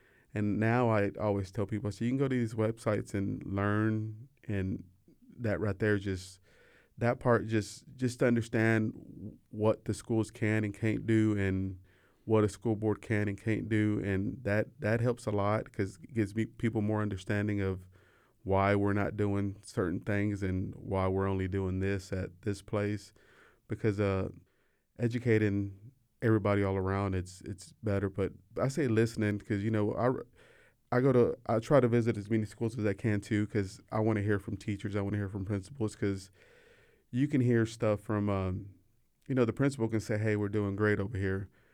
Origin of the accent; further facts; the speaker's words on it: Waco, Texas, United States; I grew up in South Waco, but I'm a representative of Waco ISD